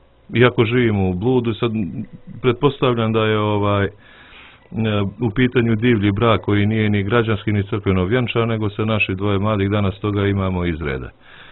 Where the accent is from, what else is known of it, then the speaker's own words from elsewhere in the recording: Montenegro; što bi rekli kod nas u Crnoj Gori